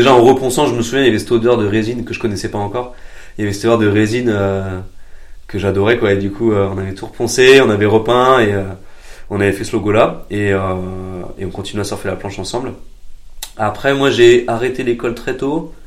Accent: La Rochelle, Nouvelle-Aquitaine, France; j'ai grandi à La Rochelle, donc si tu veux, c'est quand même. C'est quand même un environnement nautique, tu vois.

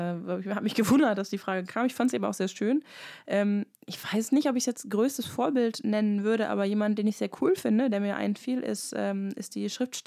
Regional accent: North Rhine-Westphalia, Germany; also jetzt komme ich ja auch aus NRW

